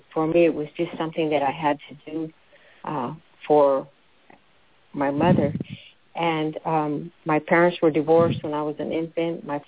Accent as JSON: {"language": "English", "town": "San Jose", "region": "California", "country": "United States", "tie": "born or raised there", "also_born_or_lived": "Oakland", "said": "I can honestly say while I am born in California, I was born in Oakland and raised in East San Jose"}